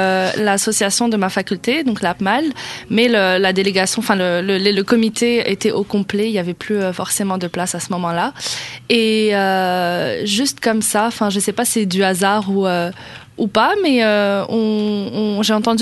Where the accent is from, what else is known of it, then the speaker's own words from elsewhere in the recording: Morocco; Oui, je suis marocaine.